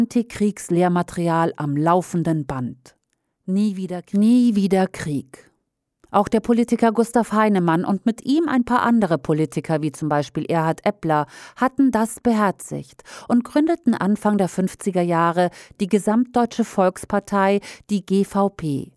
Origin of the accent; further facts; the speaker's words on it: Baden-Württemberg, Germany; Mein Heimatdorf liegt genau zwischen Mannheim und Heilbronn und auch zwischen Bruchsal und Pforzheim im Südwesten und Würzburg im Nordosten.